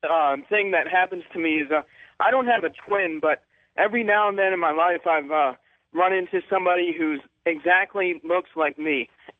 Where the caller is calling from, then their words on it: Richmond, Virginia, United States; I'm calling from Richmond, Virginia.